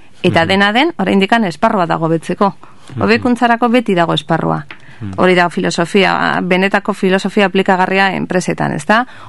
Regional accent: Basque Country, Spain; born there; Bai, ni Gipuzkoarra naiz jaiotzez, Arabarra bizi naiz Araban eta lan egin eta ikasi Bizkaian.

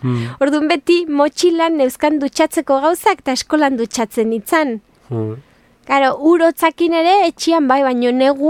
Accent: Basque Country, Spain; ni Euskal Herrikoa naiz, beste hizkuntza hitz egiten deu

